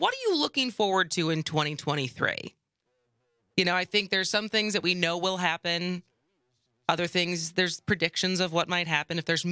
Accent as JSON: {"language": "English", "region": "Midwest", "country": "United States", "said": "So, you know, I come from tall stock. I'm from the Midwest. I'm 5'10\"."}